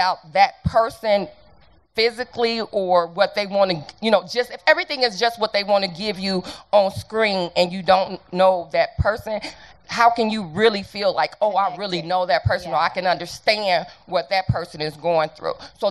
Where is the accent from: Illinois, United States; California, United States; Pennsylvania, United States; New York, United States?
Illinois, United States; Chicago; I'm from Chicago.